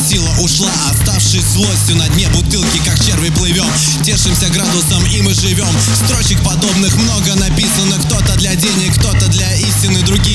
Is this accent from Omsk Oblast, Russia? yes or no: no; Saint Petersburg, Russia; Я сам хоть из Питера